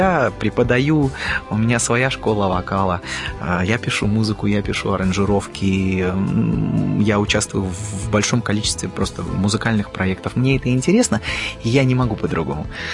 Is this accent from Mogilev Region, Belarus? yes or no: yes; Mogilev, Mogilev Region, Belarus; moved away as an adult; also born or lived in Minsk; now in Moscow, Russia; Я родился в Беларуси, в городе Могилеве. До 18 лет я вот рос и учился в городе Могилеве, а потом уже переехал, поступил в консерваторию в город Минск. И прожил там 12 лет. Вот, а сейчас уже около 4 лет живу в Москве.